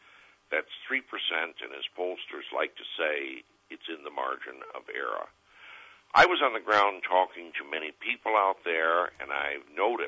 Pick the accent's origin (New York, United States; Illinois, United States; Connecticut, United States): Connecticut, United States; Linda McMahon from my home state of Connecticut